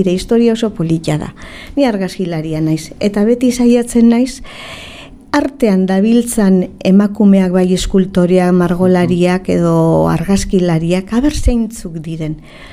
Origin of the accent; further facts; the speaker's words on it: Hondarribia, Basque Country, Spain; Ni jaio nintzen Hondarribiko bihotzian, alde zaharraren bihotzian, Plaza El Obispon, jaio nintzen. Hor eman nuen nik haurtzaroa.